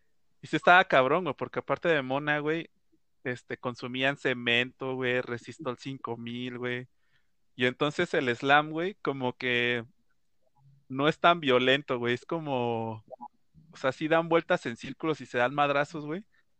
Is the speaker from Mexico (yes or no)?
yes; Mexico City, Mexico; Yo nací en Ciudad de México, en Tlatelolco, justo al lado de la Plaza de las Tres Culturas.